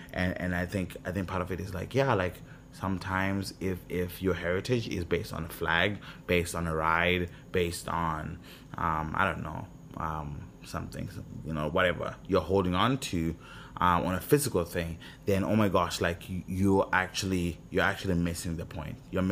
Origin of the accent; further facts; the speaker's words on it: Zimbabwe; I'm African. I'm from Zimbabwe, right? I grew up in Zimbabwe, born and raised.